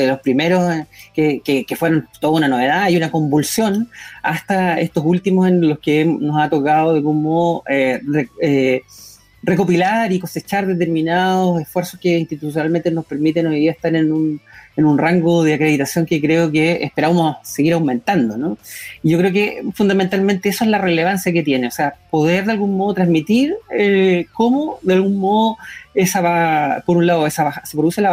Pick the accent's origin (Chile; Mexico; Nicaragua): Chile; Llanquihue, Los Lagos; al sur, desde el cual soy originario, soy de Llanquihue